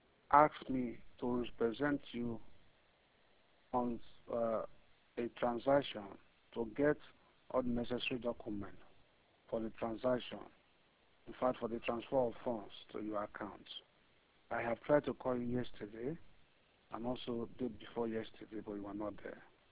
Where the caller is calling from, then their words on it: Nigeria; I'm calling from Nigeria.